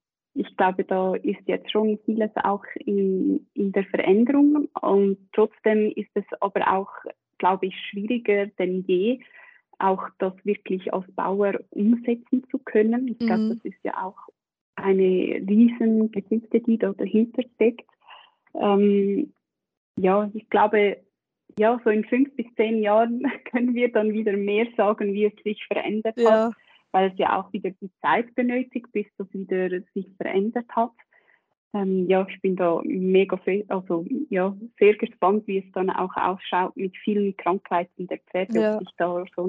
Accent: Switzerland; Ja, ich glaube, also gerade bei uns in der Schweiz ist das wirklich ultra schwierig

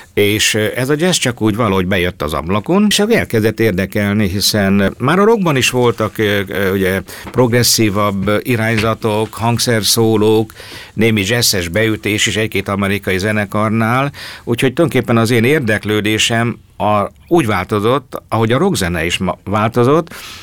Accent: Hungary; hát magyarként nekünk az a sorsunk, hogy itt éljünk ebben az országban

